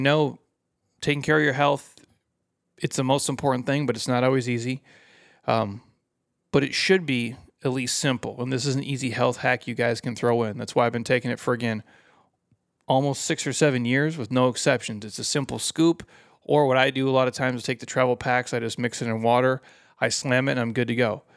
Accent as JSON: {"language": "English", "region": "Minnesota", "country": "United States", "said": "I'm from Minnesota originally, and I've hated the cold my whole life."}